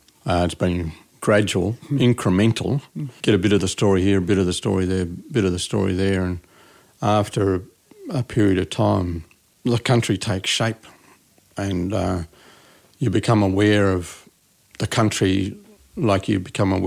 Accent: East Coast, Australia; Now, he's in Western Australia. I come from East Coast.

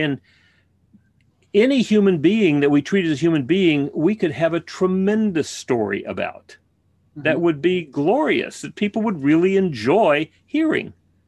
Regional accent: Texas, United States; And I grew up in South Texas in, yeah, in what was it called? Montequilla, wasn't it?

